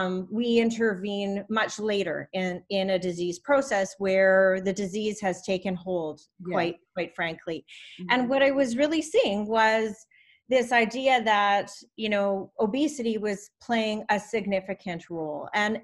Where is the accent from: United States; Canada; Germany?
Canada; I am a Canadian physician